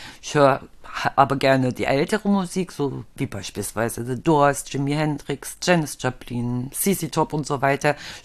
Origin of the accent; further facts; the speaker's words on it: East Germany, Germany; ich komme ja aus dem Osten